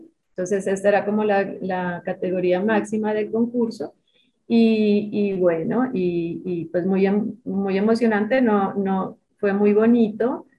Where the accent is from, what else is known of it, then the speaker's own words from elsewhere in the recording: Pasto, Nariño, Colombia; Yo, como les decía, soy pastusa